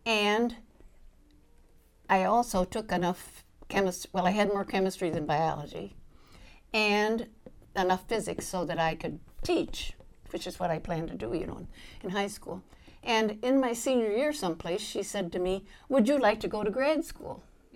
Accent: Schoolcraft, Michigan, United States; It's a little town, Schoolcraft, near Kalamazoo.

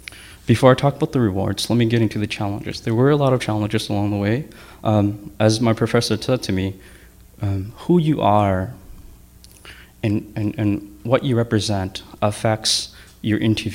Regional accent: United States; I grew up here in the States. I grew up going to school with non-Hmong students and speaking English most of my life. I'm more comfortable speaking English than Hmong.

